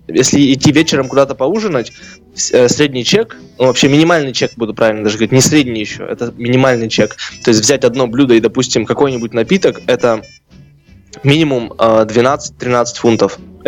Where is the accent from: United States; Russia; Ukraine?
Russia; Я говорю, я из России.